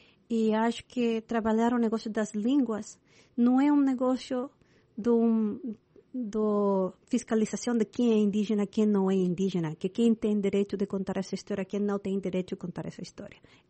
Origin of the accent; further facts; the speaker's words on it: Chile; Portuguese is a second language; now in United States; Eu sou chilena, comecei a capoeira em 96, mas sempre os professores de capoeira que vinham do Brasil não falavam muito o espanhol lá no Chile ou inglês aqui nos Estados Unidos.